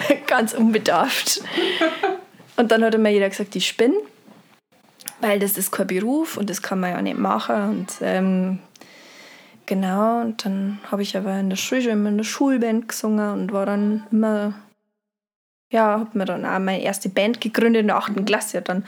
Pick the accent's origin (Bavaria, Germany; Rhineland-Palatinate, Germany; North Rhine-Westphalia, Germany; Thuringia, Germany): Bavaria, Germany; Ja, man hört es wahrscheinlich immer noch. Niederbayern. Niederbayern, Straubing, Landau, Isar, die Gegend. Da komme ich ursprünglich her.